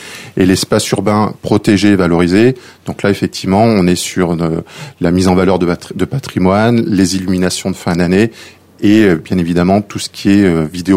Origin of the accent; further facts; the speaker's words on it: Clermont-Ferrand, Auvergne-Rhône-Alpes, France; je suis natif de Clermont-Ferrand, en Auvergne.